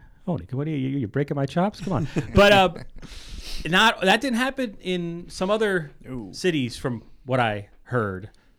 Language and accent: English; Somers, New York, United States; I'm from Somers, New York.